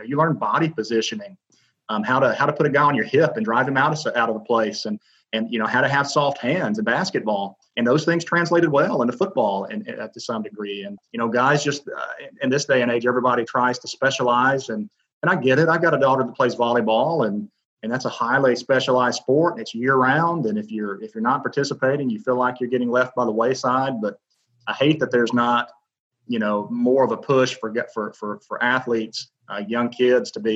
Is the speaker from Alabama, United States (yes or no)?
yes; Birmingham, Alabama, United States; And you got to remember, I grew up in Birmingham.